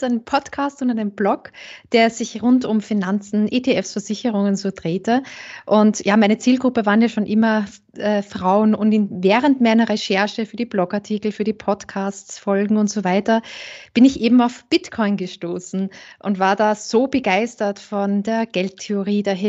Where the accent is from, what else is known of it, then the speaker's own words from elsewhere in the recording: St. Pölten, Lower Austria, Austria; Nee, ich komme aus St. Pölten, aus Niederösterreich, nicht so weit weg vom Burgenland.